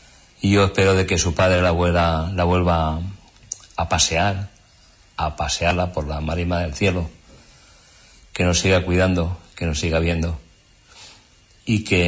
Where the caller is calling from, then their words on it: Barcelona, Catalonia, Spain; Saludos desde Barcelona. Bueno, Juan, Mencho y a todos los oyentes del 101.8. … de Barcelona.